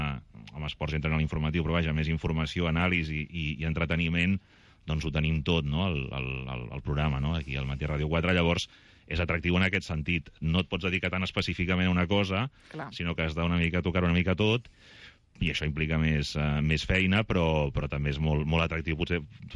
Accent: Girona, Catalonia, Spain; jo estava soc de Girona i aprofitava per estar a casa els mesos d'estiu

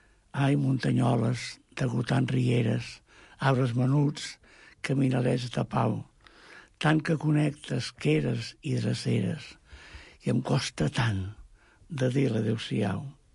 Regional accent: Catalonia, Spain; jo sóc català de naixement i català de sistema i d'essència, no? I estimo Catalunya.

